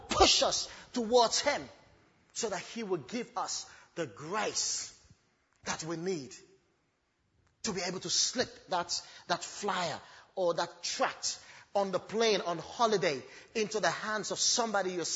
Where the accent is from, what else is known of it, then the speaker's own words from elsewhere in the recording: Gambia; I'm from the Gambia, and oh, I used to be a Muslim.